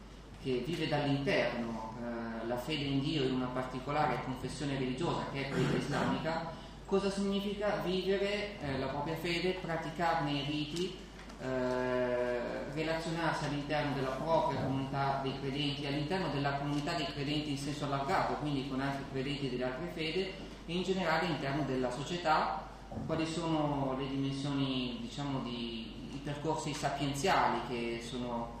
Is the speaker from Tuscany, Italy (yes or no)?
no; Reggio Emilia, Emilia-Romagna, Italy; now in Vicenza, Italy; vengo da Vicenza perché vivo lì, ma sono emiliano, sono di Reggio Emilia, quindi siamo più o meno tutti della stessa regione.